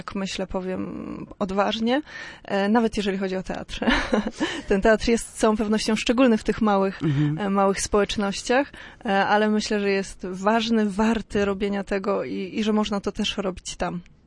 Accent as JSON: {"language": "Polish", "town": "Bytów", "region": "Pomeranian Voivodeship", "country": "Poland", "tie": "born or raised there", "also_born_or_lived": "Gdańsk", "said": "ja pochodzę z Bytowa, w Bytowie się urodziłam, tam mieszkałam przez, myślę, że mniejszą połowę, jeżeli o tak o połowie mogę powiedzieć, swojego życia. Później Gdańsk, studia na Uniwersytecie Gdańskim"}